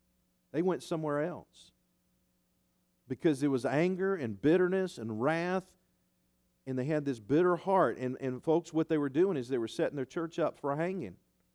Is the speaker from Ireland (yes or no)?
yes; Ireland; I'm Irish. I have red hair, just like my mama.